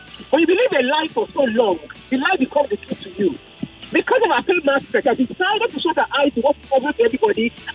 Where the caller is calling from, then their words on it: Maryland, United States; I'm calling from Maryland.